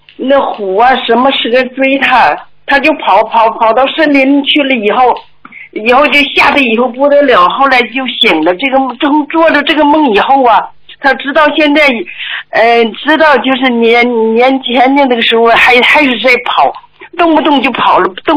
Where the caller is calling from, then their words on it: Shanghai, China; 我是上海的